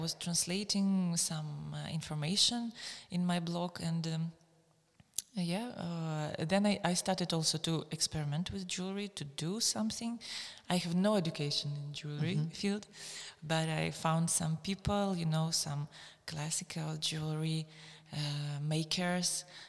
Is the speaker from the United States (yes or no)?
no; Belarus; English is a second language; I'm from Belarus